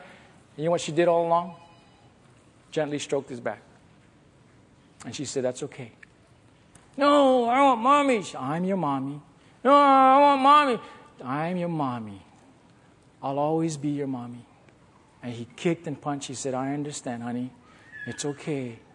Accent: Hawaii, United States; Akeem, I came here from Hawaii as a stranger to you. I now leave as your brother.

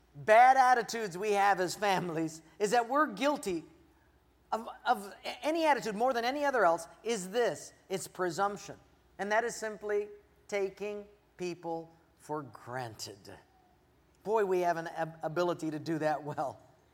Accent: Palolo Valley, Hawaii, United States; I grew up in Palolo Valley. My mother was just a local Japanese lady

